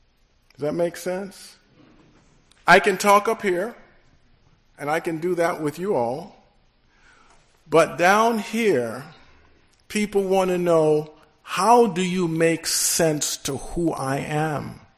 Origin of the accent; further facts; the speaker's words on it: Atlanta, Georgia, United States; I'm from Atlanta, Georgia, in the city of Atlanta, and been down there for over 50 years.